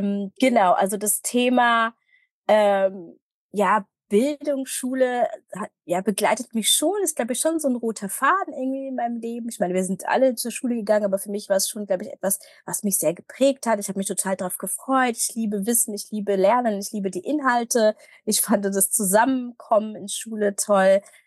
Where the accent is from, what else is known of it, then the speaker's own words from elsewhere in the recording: Berlin, Germany; Ja, ich komme aus Berlin oder lebe in Berlin.